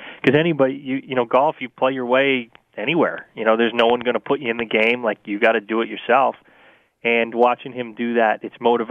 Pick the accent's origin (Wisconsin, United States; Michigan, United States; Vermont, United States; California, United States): Vermont, United States; I grew up in Vermont with winter too, so I had, you know, 4 to 5 months of no golf.